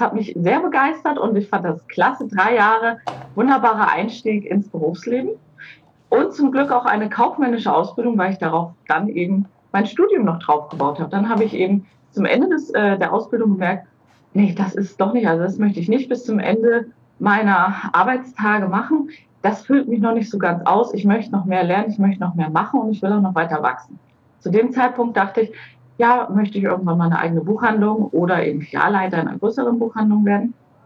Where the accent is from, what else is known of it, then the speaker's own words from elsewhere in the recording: Wolfsburg, Mecklenburg-Vorpommern, Germany; ich bin in Wolfsburg aufgewachsen, Mecklenburg-Vorpommern, an der ehemaligen Grenze